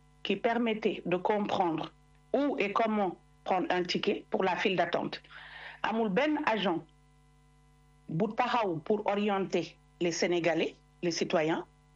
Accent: Toulon, Provence-Alpes-Côte d'Azur, France; Je suis de Toulon, dans le Var.

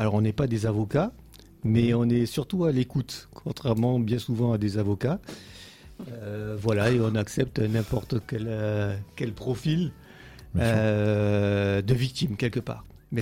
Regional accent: Nîmes, Occitanie, France; Moi, je suis presque un local. Je viens de Nîmes.

